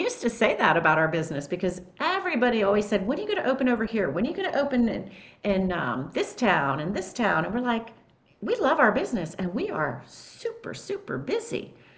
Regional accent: Winter Park, Florida, United States; John and I grew up in Winter Park, which is just a little past Orlando, but it's just a smaller community.

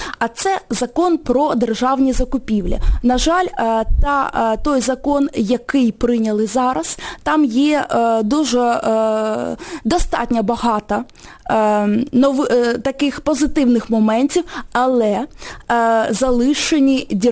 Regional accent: Kyiv, Ukraine

